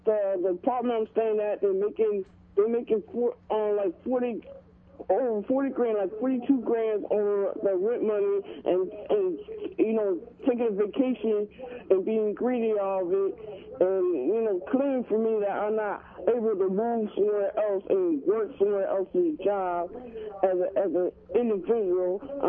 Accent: Bridgeport, United States; Excuse me, I'm from Bridgeport.

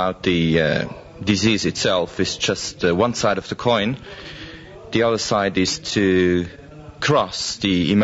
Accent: Rapperswil, St. Gallen, Switzerland; English is a second language; also born or lived in Zurich; I'm a Swiss from Rapperswil. I studied agronomy in Zurich

